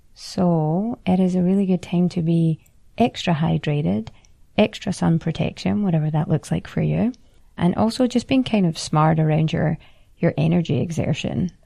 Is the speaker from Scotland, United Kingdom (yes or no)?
yes; Scotland, United Kingdom; now in Barcelona, Spain; I am also Scottish